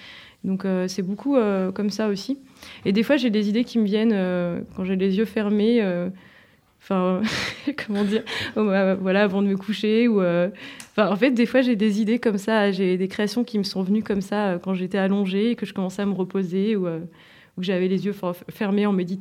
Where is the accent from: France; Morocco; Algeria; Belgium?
France; born there; je suis née en France, c'est mon père qui est argentin.